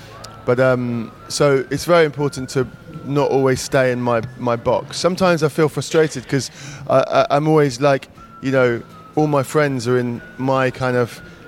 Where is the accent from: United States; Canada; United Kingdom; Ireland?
United Kingdom; now in France; I am completely Franglish, you know. Like I'm not really English anymore. I mean, I am English, but I'm French too.